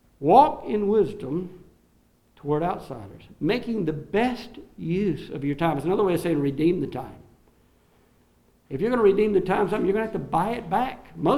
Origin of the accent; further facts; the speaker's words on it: the South, United States; but you're from New England, we're from the South.